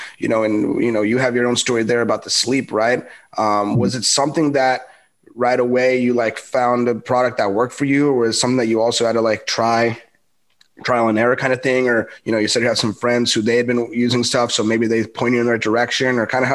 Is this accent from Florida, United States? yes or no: no; California, United States; Cause we're from SoCal. We have a different kind of idea, you know, we're a little bit more exposed to cannabis